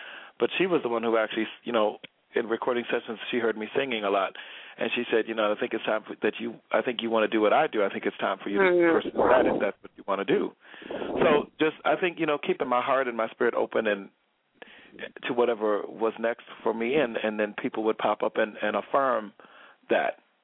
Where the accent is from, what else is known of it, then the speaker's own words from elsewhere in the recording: Teaneck, New Jersey, United States; also born or lived in The Bronx; now in Brooklyn, United States; I was born in the Bronx, raised in Teaneck, New Jersey, but I think of my home as Brooklyn, because that's where I've been living since 1995